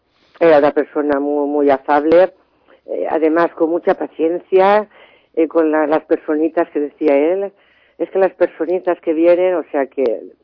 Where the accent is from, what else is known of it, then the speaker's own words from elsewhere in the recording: Xàtiva, Valencian Community, Spain; de Xàtiva. Y bueno, he estado y estoy en muchos colectivos de solidaridad